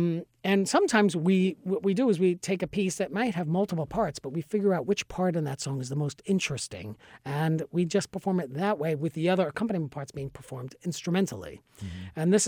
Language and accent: English; New York, United States; I have Italian and U.S. passports. But I grew up in New York in this environment.